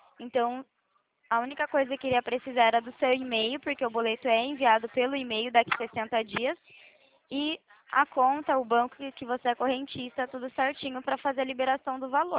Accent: Limeira, São Paulo, Brazil; Eu sou de Limeira, do estado de São Paulo.

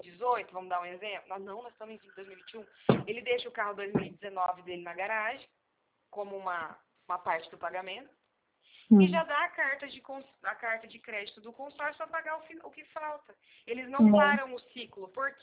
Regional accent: Presidente Bernardes, São Paulo, Brazil; Eu sou de Presidente Bernardes.

